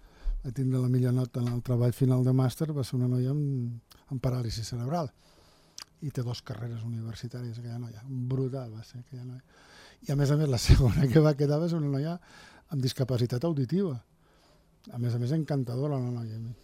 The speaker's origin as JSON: {"language": "Catalan", "country": "Andorra", "said": "soc del planeta Terra, del país Andorra"}